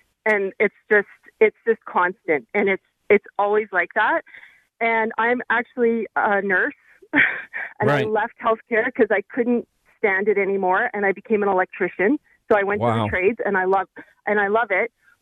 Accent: Canada; I'm actually from Canada.

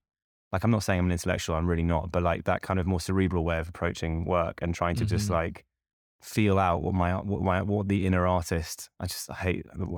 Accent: United States; born there; also born or lived in England; I was born in America and I grew up largely in, I was completely anglicized basically, as you can hear, and by my education, my mother herself is very English.

